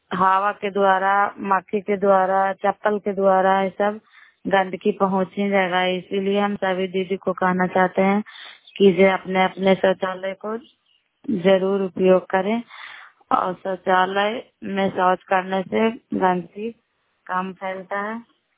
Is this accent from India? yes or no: yes; Bihar, India; नालंदा जिला कराय ब्लॉक की निवासी हूँ